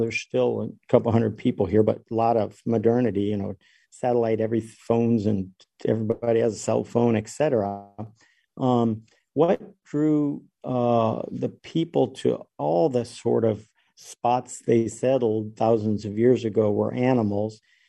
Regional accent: Alaska, United States; Where I was born and raised is on the Kobuk River, 70 or 80 miles above the Arctic Circle, on the south side of the Brooks Range, which is rather well known now.

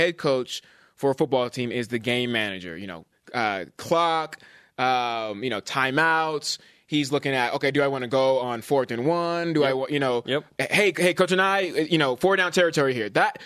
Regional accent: California, United States; I'm from the Bay Area. I grew up watching the Giants.

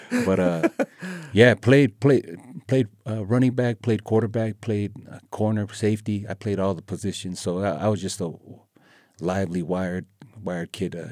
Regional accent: Salt Lake City, Utah, United States; I grew up in West Valley as well, and in Rose Park, those areas, right in the 801 up north.

